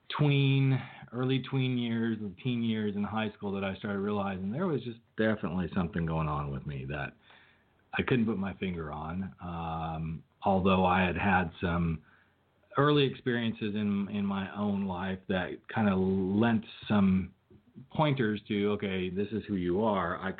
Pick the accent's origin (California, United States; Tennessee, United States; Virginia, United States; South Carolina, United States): California, United States; also born or lived in Colorado / Southwest; So I kind of grew up all over the country. I was born in Colorado, spent a good portion of my life in Northern California. And then we moved to the Southwest area.